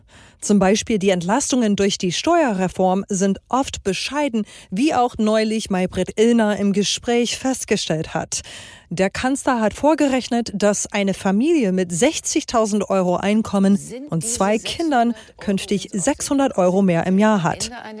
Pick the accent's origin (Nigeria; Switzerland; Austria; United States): United States; in der ich mich als Amerikanerin abgeholt fühle.